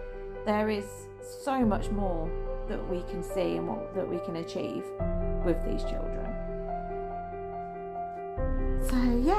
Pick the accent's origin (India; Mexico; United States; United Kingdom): United Kingdom; England; I'm from England, just in case we've got any people listening from other countries.